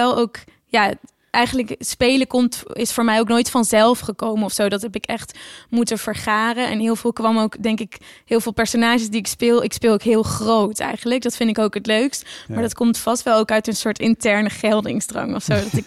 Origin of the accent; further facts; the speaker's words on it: Friesland, Netherlands; moved away; also born or lived in The Hague; Want ja, ik kom natuurlijk uit Friesland. En dan had ik daarvoor in Den Haag gewoond. En toen ging ik dus naar Brussel.